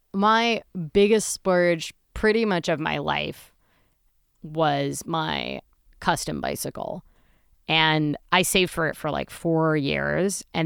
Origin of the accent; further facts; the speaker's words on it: Midwest, United States; Well, and I, you know, I'm a Midwesterner.